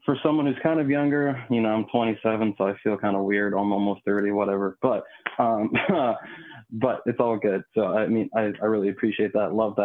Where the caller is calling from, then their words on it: Tampa, Florida, United States; I'm calling in from Tampa Bay area in Florida.